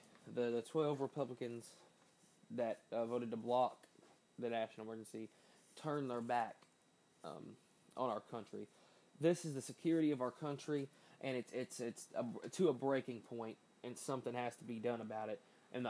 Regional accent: Kentucky, United States; because I'm from Kentucky and Rand Paul voted against the national emergency.

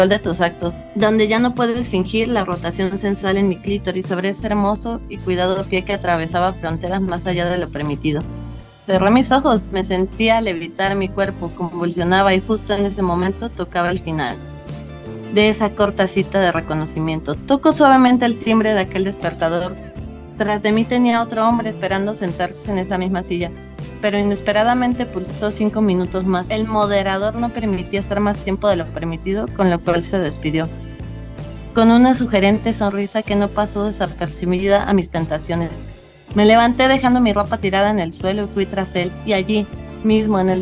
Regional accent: State of Mexico, Mexico; sí me tengo que preocupar porque soy del Estado de México

